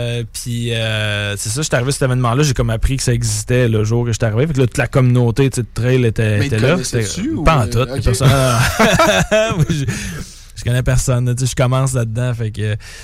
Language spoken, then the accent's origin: French; Port-Cartier, Quebec, Canada; Port-Cartier.